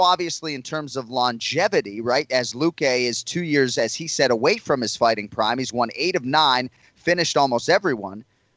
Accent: Massachusetts, United States; Now, I'm, you know, born and raised in Massachusetts, right?

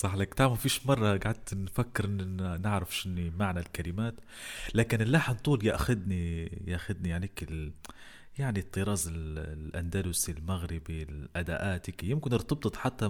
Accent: Al-Amiriya, Jafara, Libya; born there; مسقط رأسي منطقة العامرية بمحافظة ورشفانة، هي بلدية طبعا العامرية.

